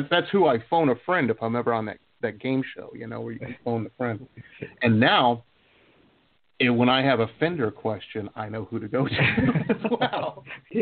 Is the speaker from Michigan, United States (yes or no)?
yes; Detroit, Michigan, United States; I grew up in outside of Detroit, and very industrial town, you know, a lot of factories and whatnot.